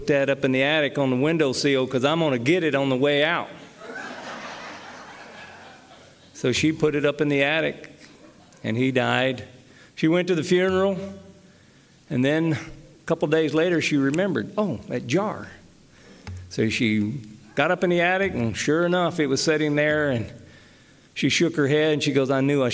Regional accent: the South, United States; I can remember growing up in the South that running out in the morning barefoot, and the grass would be very wet.

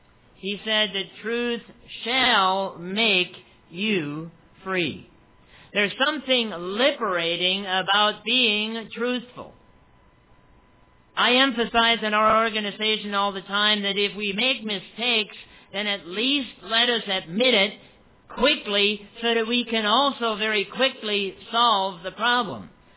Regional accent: New Bedford, Massachusetts, United States; And as a dear friend of mine that grew up when I was growing up in New Bedford used to say

